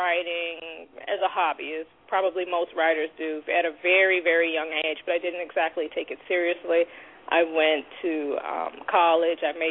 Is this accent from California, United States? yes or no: no; Boston, Massachusetts, United States; moved away; You know, I grew up in Boston, but, you know, I fled.